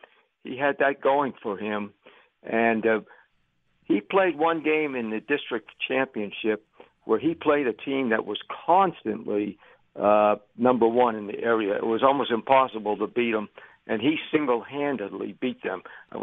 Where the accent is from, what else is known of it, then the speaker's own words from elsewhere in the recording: Philadelphia, Pennsylvania, United States; I saw a lot of players growing up in the Philadelphia area.